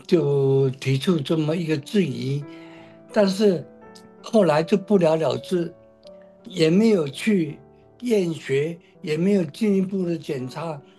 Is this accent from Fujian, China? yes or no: yes; Xiamen, Fujian, China; 那么回到这个厦门福建去的时候，鼓浪屿啊是我的老家，每一年的寒暑假都要回去。